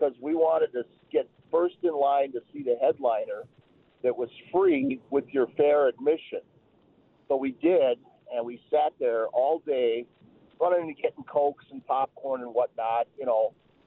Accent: Menomonee Falls, Wisconsin, United States; I just want to say, in the 60s, my buddy and I, growing up in Menomonee Falls

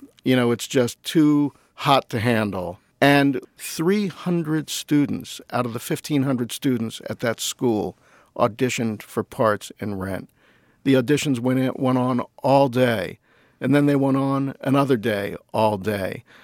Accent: Levittown, Pennsylvania, United States; I grew up in Levittown in the early 70s when U.S. Steel's Fairless Works plant employed 10,000 people, and they made very, very good salaries.

